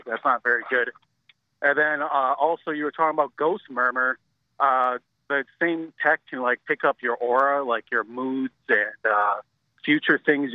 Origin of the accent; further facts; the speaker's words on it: Serbia; I'm from Serbia